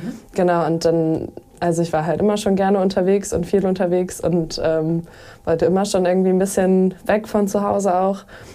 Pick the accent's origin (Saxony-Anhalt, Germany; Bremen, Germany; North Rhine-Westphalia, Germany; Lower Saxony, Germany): Lower Saxony, Germany; Löningen; born there; Gebürtig bin ich aus Löning. Das liegt zwischen Oldenburg und Osnabrück.